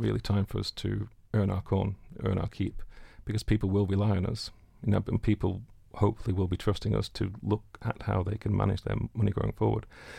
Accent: United Kingdom; as a British person who's offered something for free

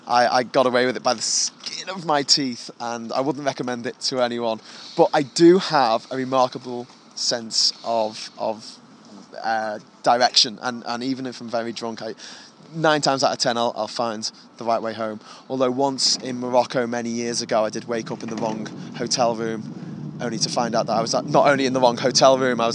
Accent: Liverpool, North West England, United Kingdom; I'm from Liverpool and I'm a very proud Liverpudlian, and I love my home city

